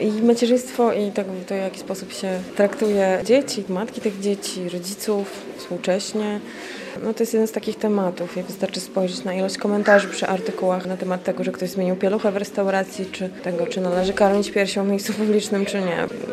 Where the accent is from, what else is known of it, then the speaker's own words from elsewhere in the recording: Białystok, Podlaskie Voivodeship, Poland; to miejsce i Podlasie, i Białystok, w którym się wychowałam, cały czas ma na mnie ogromny wpływ.